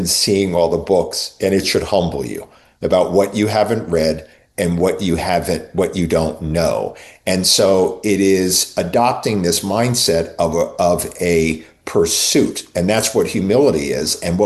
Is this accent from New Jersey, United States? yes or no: yes; Atco, New Jersey, United States; Little town called Atco.